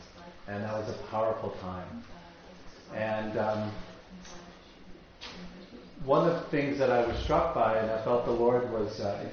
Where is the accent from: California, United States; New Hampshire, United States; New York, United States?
California, United States; I'm a Californian and I live with earthquakes.